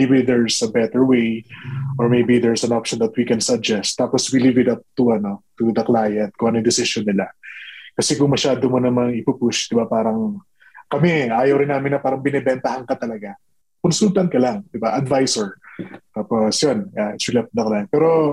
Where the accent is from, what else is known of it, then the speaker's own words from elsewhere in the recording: Bacolod, Western Visayas, Philippines; now in Canada; as a Bisaya, as a from Bacolod, na parang may pagka-probinsyano, parang ganoon.